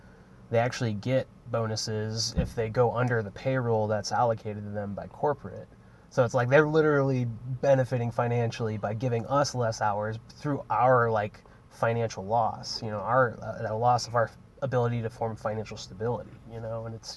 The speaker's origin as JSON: {"language": "English", "region": "the South", "country": "United States", "tie": "born or raised there", "said": "And, like, growing up in the South and around here, it's just people just keep their heads down and don't speak out."}